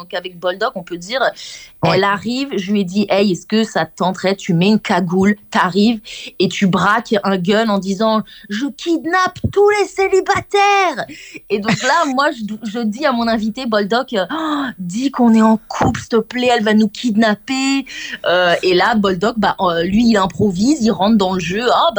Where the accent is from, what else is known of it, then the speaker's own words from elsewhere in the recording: Centre-Val de Loire, France; born there; Je suis née en Beauce, la Beauce française.